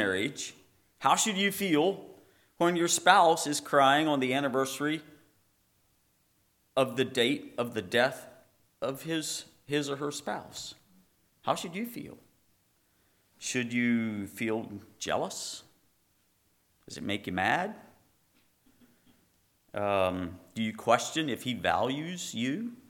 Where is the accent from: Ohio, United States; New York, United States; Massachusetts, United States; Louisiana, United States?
Ohio, United States; Plain City; from Plain City, Ohio, where it's nice and flat, safe to farm and everything.